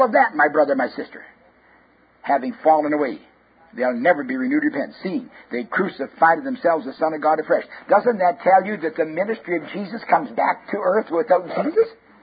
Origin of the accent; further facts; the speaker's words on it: Canada; born there; I'm a Canadian by birth.